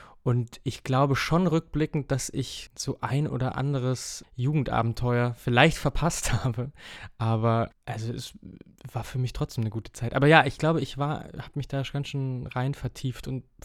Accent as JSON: {"language": "German", "town": "Erfurt", "region": "Thuringia", "country": "Germany", "tie": "born or raised there", "said": "ich bin in Erfurt groß geworden"}